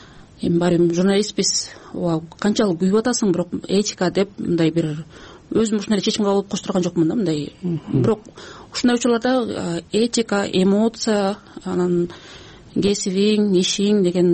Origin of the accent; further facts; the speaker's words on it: Naryn Region, Kyrgyzstan; Мен мисалы өзүм Нарындан болом, бизде мындай чек ара боюнча мындай маселе жок да.